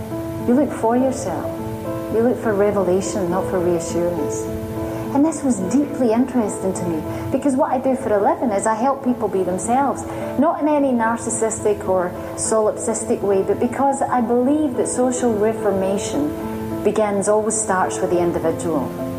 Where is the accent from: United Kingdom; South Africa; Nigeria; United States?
United Kingdom; Glasgow, Scotland; So I grew up in Glasgow. In case you haven't noticed, I am Scottish. But I grew up in Glasgow